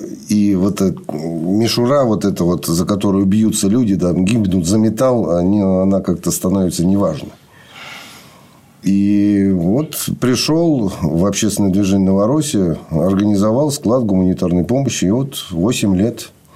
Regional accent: Moscow, Russia; Я просто москвич. Обычный москвич.

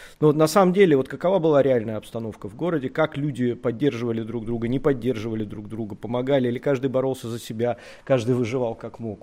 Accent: Saint Petersburg, Russia; я как сам ленинградец и коренной, скажем так, ленинградец, практически мой род идет с основания Ленинграда, Петербурга

